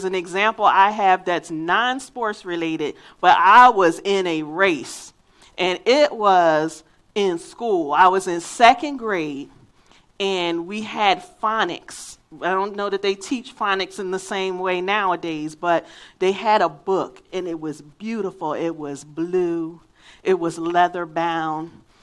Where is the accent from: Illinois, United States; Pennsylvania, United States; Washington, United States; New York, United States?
Pennsylvania, United States; Philadelphia; accent: Philadelphia; And I'm from Philadelphia, so I have a Philadelphia accent at times. I've lived down here for 20 years, so it has decreased a great deal.